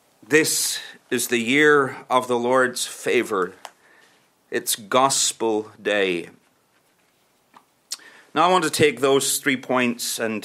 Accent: Northern Ireland, United Kingdom; I'm from Northern Ireland. We stay up to midnight and beyond.

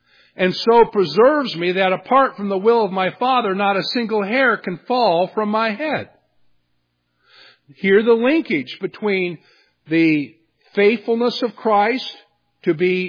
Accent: Virginia, United States; growing up in Virginia and seeing so much of the colonial history

